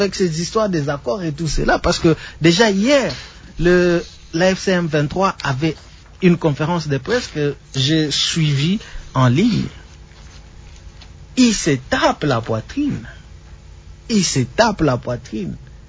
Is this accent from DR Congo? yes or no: yes; DR Congo; Nous sommes Congolais. Nous avons besoin de la paix. Moi, j'ai vécu la guerre.